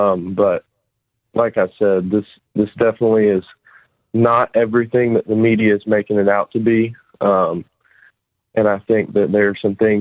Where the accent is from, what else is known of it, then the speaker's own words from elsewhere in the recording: Spartanburg, South Carolina, United States; from Spartanburg. I'm currently a senior at Burns High School, and I'm the vice chair of our state teenage Republicans.